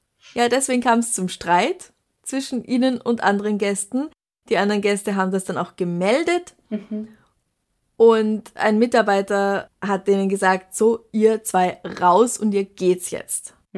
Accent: Bregenz, Vorarlberg, Austria; now in Vienna, Austria; Ich komme ursprünglich aus Bregenz und bin vor kurzem nach Wien gezogen.

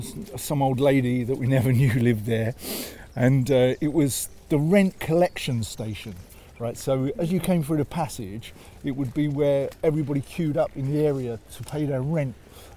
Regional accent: Islington, London, United Kingdom; Islington, yeah. Yeah, I grew up in Islington. My mum was a school dinner lady. My dad was a printer, but we had absolutely no money.

